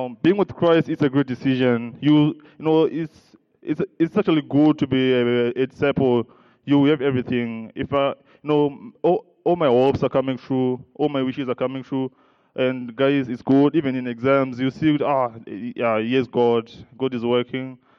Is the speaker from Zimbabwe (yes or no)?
yes; Zimbabwe; Oh, hello, what's up, guys? … from Zimbabwe.